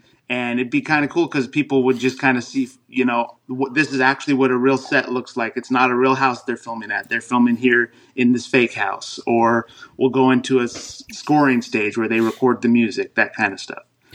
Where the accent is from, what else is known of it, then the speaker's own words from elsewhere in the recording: Sacramento, California, United States; also born or lived in Los Angeles; I was born and raised in Sacramento. I lived in L.A. for a while, but I'm back here for now, right now, yeah.